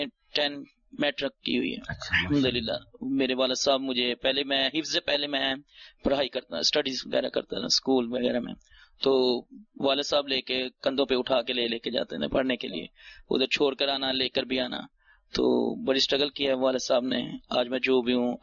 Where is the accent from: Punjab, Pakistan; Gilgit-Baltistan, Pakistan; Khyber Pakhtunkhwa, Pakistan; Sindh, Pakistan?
Punjab, Pakistan; Sialkot; جی الحمدللہ، میں ضیاء کوٹ کا رہنے والا ہوں